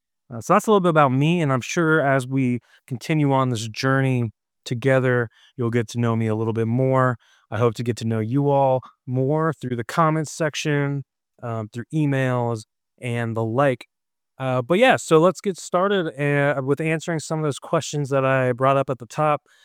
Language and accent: English; Cincinnati, Ohio, United States; I am from Cincinnati, Ohio. I was born and raised in Cincinnati in the beautiful Midwest of this country.